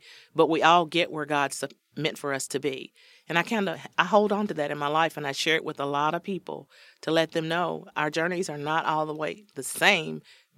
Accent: Harrodsburg, Kentucky, United States; also born or lived in Lexington, Kentucky; I'm local Kentucky, born and raised in Harrodsburg, Kentucky. Lived in Lexington for several years.

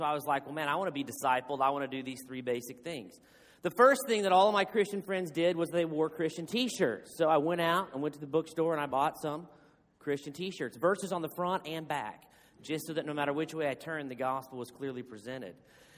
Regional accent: Arkansas, United States; Good morning. I am from Arkansas. We invented Walmart.

